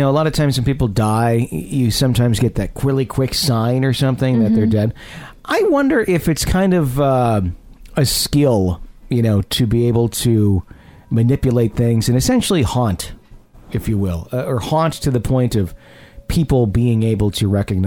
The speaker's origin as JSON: {"language": "English", "town": "Forest", "region": "Tasmania", "country": "Australia", "tie": "born or raised there", "said": "Well, I grew up in Tasmania in a small town called Forest."}